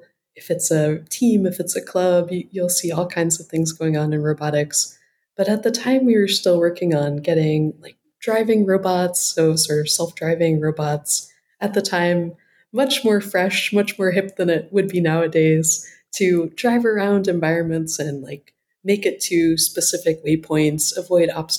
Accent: Ohio, United States; So I'm originally from Appalachia, like the southern part of Ohio. That's Appalachian.

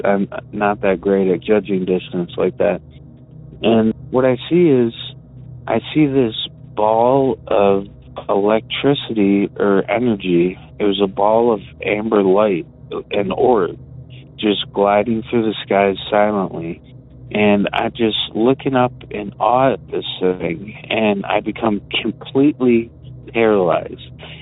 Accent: Detroit, Michigan, United States; I'm from Detroit.

